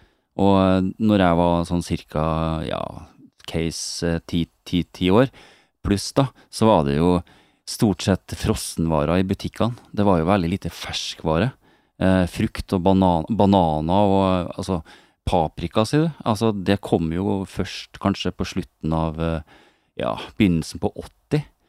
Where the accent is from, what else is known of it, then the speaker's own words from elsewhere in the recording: Trondheim, Trøndelag, Norway; Ja, jeg er født i Trondheim i 1968, vet du. Og vokste opp i Trondheim